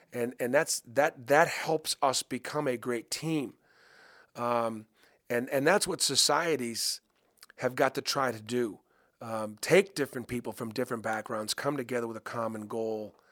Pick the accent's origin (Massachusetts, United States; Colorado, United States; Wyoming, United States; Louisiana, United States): Massachusetts, United States; Boston; Growing up in Boston, there was tremendous racial tension.